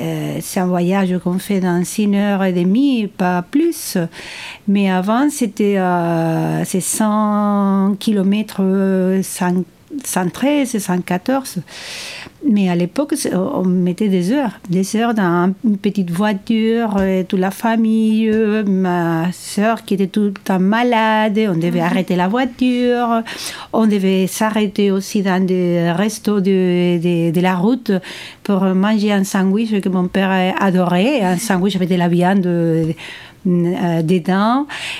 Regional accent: Cadiz, Andalusia, Spain; French is a second language; j'ai 59 ans, je suis espagnole de Cadiz, du sud de l'Espagne.

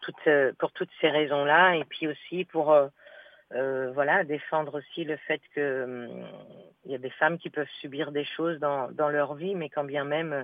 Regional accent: Angers, Pays de la Loire, France; moi je suis d'Angers à la base

